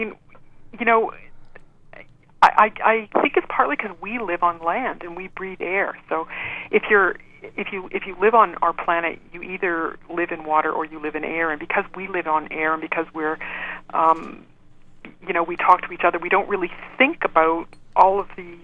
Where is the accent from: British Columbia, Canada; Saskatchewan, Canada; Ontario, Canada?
Saskatchewan, Canada; Well, I grew up in Saskatchewan, so I started off with some of the same questions.